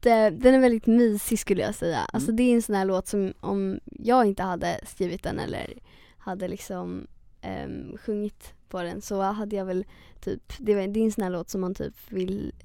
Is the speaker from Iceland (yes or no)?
no; Sweden; älskar Sverige på ett sätt. Jag är uppväxt här liksom. Och jag känner att jag behöver ändå stöd från Sverige. Jag ska inte strunta i Sverige, det är ändå mitt hemland.